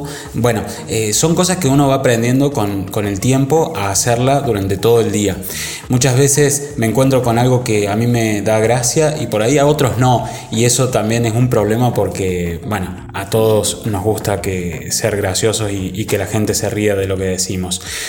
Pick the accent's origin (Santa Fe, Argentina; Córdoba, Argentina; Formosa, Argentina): Córdoba, Argentina; soy comediante y soy de Córdoba Capital.